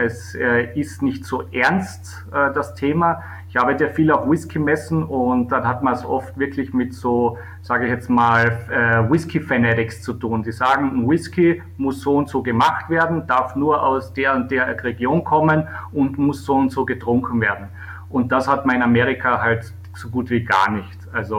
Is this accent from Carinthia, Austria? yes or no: yes; Carinthia, Austria; born or raised there